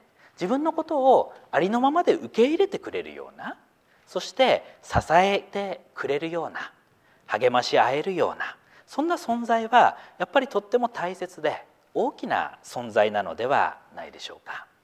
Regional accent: Akita, Japan; now in Fukushima, Japan; 私秋田の出身で雪国出身なんですけれども、すっかり私も福島の人間になりつつあるのか、雪が降らない冬というのに慣れてしまってですね

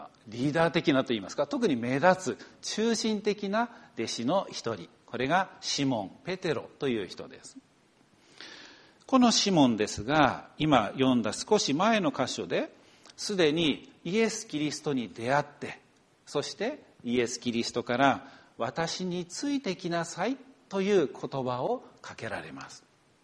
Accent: Peru; まあ、もちろん自分もペルー人なんですけれども

